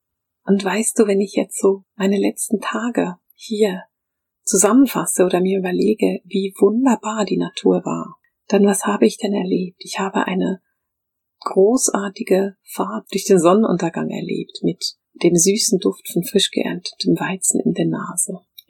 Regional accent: Bern, Switzerland; aber ich bin in Bern aufgewachsen.

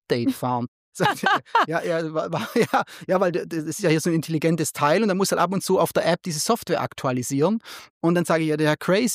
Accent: Southern Germany, Germany; Und ich komme ja aus Süddeutschland.

